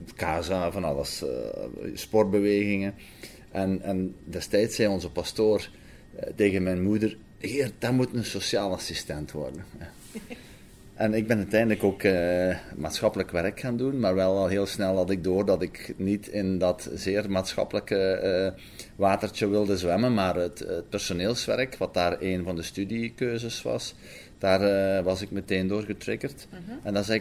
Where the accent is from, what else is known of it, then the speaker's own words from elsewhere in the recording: Rijkel, Limburg, Belgium; Ja, ik ben geboren en getogen in Rijkel. Ik ben 55 ondertussen, ik ben van 1965. Ja. En Rijkel is een klein dorpje in Borgloon, waar ik op een boerderij ben geboren en getogen.